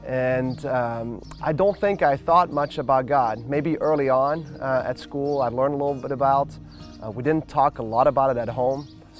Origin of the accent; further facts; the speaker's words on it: Belgium; I'm originally from Belgium. I always tell people that I'm a Euromutt because my dad's French, my mom's Dutch, and so I'm an immigrant. I immigrated to Belgium. I was born there. I went to Jesuit school, which is like Catholic school